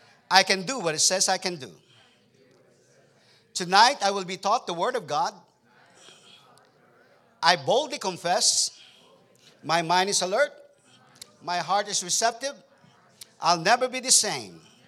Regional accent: Texas, United States; I have my cowboy boots, so I'm from Texas.

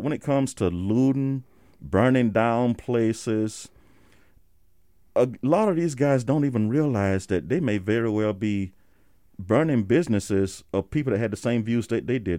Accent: the South, United States; And me growing up in the South

